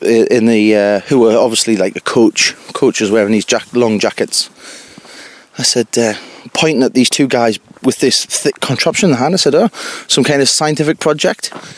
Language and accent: English; Hexham, North East England, United Kingdom; born there; I was born in Hexham, and it's changing. The town's changing.